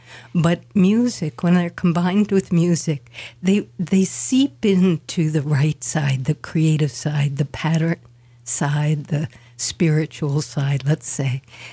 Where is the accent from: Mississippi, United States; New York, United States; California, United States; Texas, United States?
New York, United States; New York City; when I grew up in New York City as a kid, despite being a city kid and having 3 siblings, I kind of felt really alone.